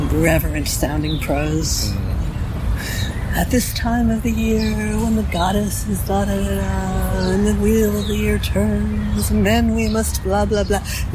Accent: New York, United States; also born or lived in Maine / Texas / California / Cincinnati; I grew up in around New York, so that's east. I spent a lot of time in northern Maine, that's north. And then I went to Texas and California, that's west.

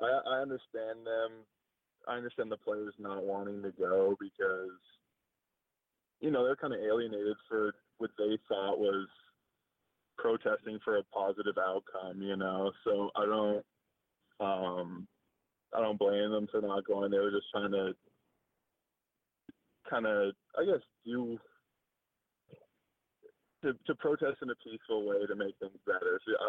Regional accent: Canada; as a Canadian

